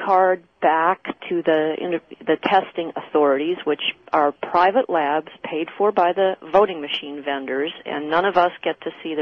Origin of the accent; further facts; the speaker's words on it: Illinois, United States; I grew up outside Chicago